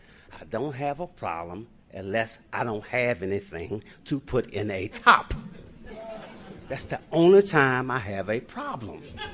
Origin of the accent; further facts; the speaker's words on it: Washington, United States; and I'm out the inner city, I'm from Washington. All y'all ain't from Washington, y'all don't know me